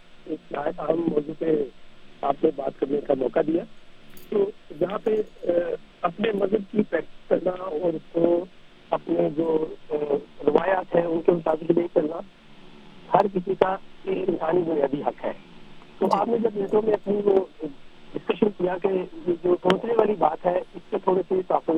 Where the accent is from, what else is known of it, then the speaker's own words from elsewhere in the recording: Pakistan; ہم پاکستانی ہیں, یہاں پیدا ہوئے ہیں, ہمارا ملک ہے, پیارا ملک ہے